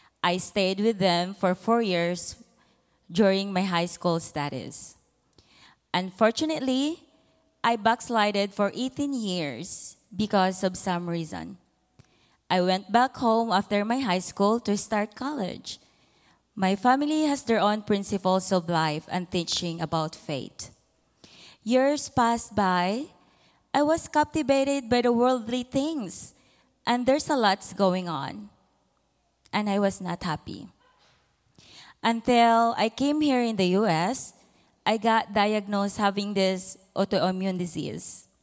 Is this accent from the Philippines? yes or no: yes; Philippines; accent: Filipino; now in United States; Bear with me, brothers and sisters, with my Filipino accent.